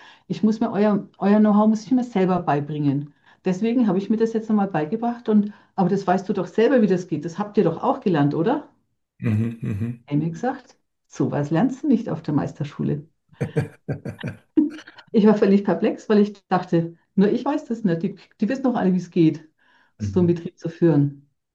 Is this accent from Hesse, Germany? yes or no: no; Buckenhof, Bavaria, Germany; accent: Franconian